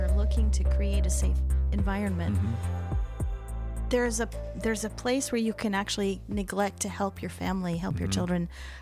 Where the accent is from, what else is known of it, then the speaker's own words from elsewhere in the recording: Mexico; because growing up in Mexico, you know, I was very aware of the syncretism there.